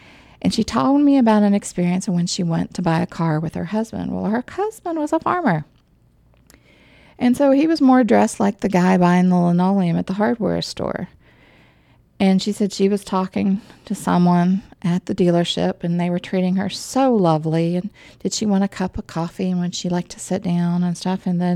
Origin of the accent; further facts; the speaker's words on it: West Virginia, United States; I grew up in West Virginia, and it was a mix of farming community and, you know, retail and just normal business. We grew up near the Capitol